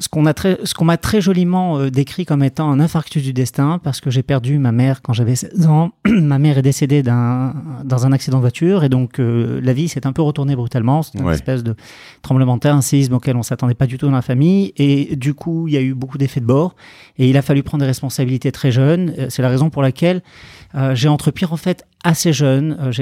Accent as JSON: {"language": "French", "town": "Saint-Paul-de-Vence", "region": "Provence-Alpes-Côte d'Azur", "country": "France", "tie": "born or raised there", "also_born_or_lived": "Marseille", "said": "Je suis né à Marseille. J'ai grandi dans un très joli village qui s'appelle Saint-Paul-de-Vence, dans les Alpes-Maritimes."}